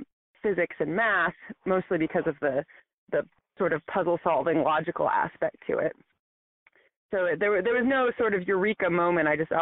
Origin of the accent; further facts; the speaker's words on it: Boulder, Colorado, United States; So I grew up in Boulder, Colorado, which is a super techie, sciencey town.